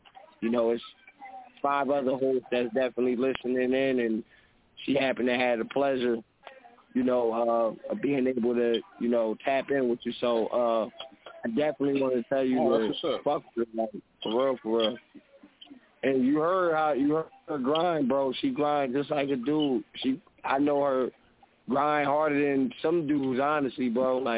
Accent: New Jersey, United States; also born or lived in California; now in Charlotte, United States; I relocated it to Charlotte. That's where I'm based out of now. I'm from Jersey.

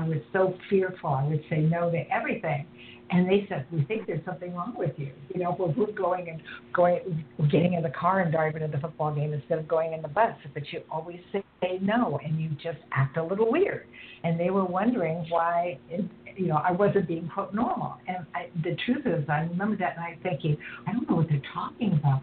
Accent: Santa Cruz, California, United States; I grew up in Santa Cruz, which is a beach resort town

